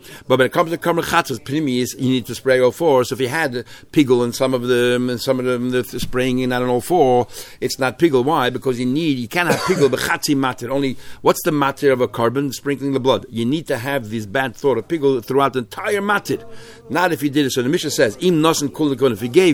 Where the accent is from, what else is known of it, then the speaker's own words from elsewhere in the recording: Venezuela; look at what happened in Venezuela, my home country.